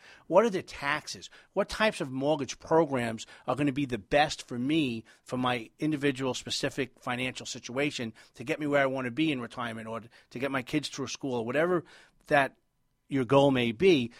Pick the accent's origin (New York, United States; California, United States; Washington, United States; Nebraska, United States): New York, United States; New York City; I'm originally from New York City, and I lived in New York City, Manhattan, and Brooklyn for 25 years